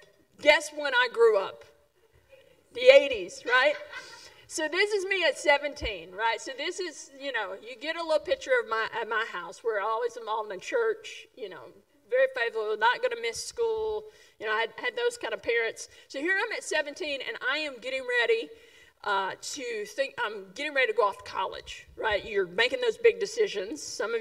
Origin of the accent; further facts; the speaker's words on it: Dalton, Georgia, United States; I knew I wanted to get out of my hometown. It was a small town, North Georgia, Dalton. Some of you are aware of it. Some of you bought carpet from there.